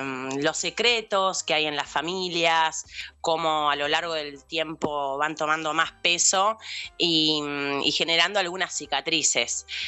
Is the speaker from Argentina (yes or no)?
yes; Ameguino, Buenos Aires Province, Argentina; Yo soy de Ameguino